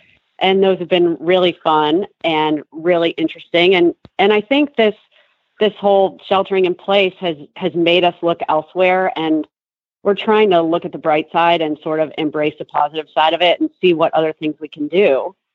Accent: Cleveland, Ohio, United States; I grew up in Cleveland, Ohio, and I was horse crazy from a young age.

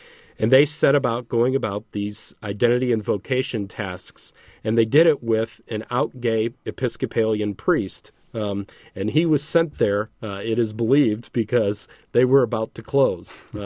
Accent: Metamora, Illinois, United States; I grew up in Metamora, Illinois, a small football community just outside of Peoria, about 10 to 15 minutes outside of Peoria.

